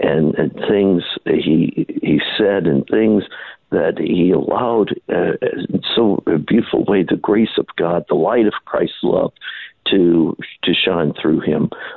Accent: the South, United States; And, hey, I'm from the South.

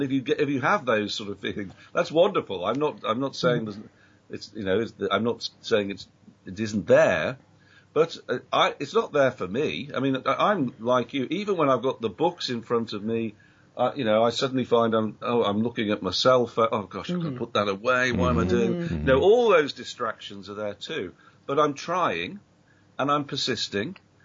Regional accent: United Kingdom; I'm British, you know. We don't do that.

